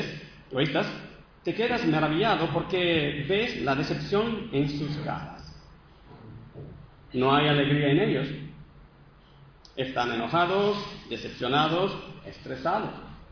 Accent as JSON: {"language": "Spanish", "country": "Italy", "accent": "Italian", "second_language": "Spanish", "said": "Se escuchará mi acento italiano, pero eso es."}